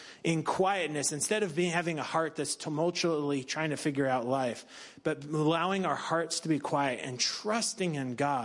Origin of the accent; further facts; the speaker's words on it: United States; You know, being an American where rule of law is so important and there's these standards of right and wrong